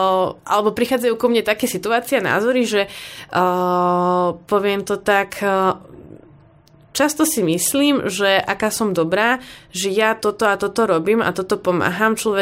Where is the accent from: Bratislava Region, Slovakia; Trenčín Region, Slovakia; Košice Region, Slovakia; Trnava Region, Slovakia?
Trenčín Region, Slovakia; Dubnica nad Váhom; Pochádzam z Dubnice nad Váhom, kde vlastne máme Orátko, tam som od detstva chodila